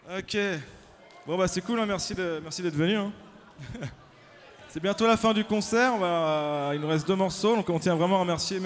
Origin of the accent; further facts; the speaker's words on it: Angers, Pays de la Loire, France; nous on vient d'Angers, soi-disant la meilleure ville de France